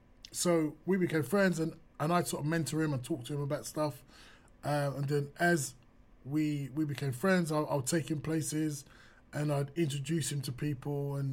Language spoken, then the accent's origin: English; London, United Kingdom; I'm from East London. And then we realised that our families lived about half a mile from each other.